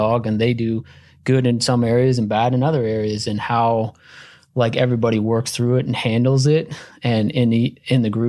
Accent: Ontario, Canada; So I'm from Canada, Ontario, Canada

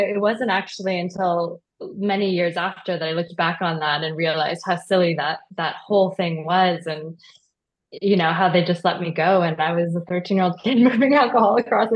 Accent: California, United States; I'm from California.

